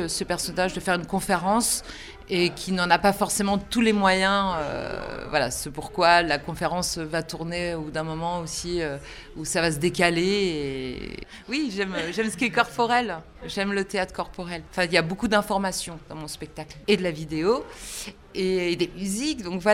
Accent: Rouen, Normandy, France; moved away as an adult; now in Paris, France; Je viens de Rouen, je suis arrivée à Paris, j'avais 30 ans.

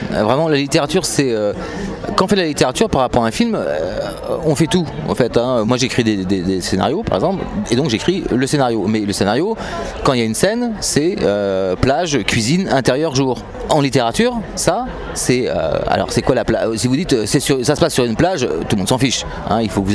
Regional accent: Brittany, France; moi je suis breton donc je suis parti de Bretagne.

